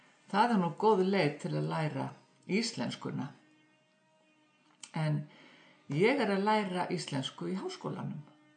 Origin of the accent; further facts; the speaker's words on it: Poland; Icelandic is a second language; now in Iceland; Ég frá Póllandi. Ég flutti hingað fyrir 6 árum.